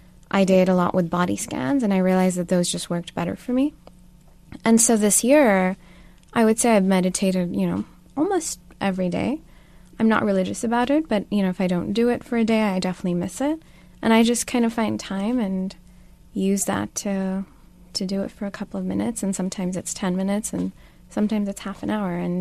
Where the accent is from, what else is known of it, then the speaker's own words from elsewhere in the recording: Islamabad, Islamabad Capital Territory, Pakistan; Plus, where I come from, people live shorter lives.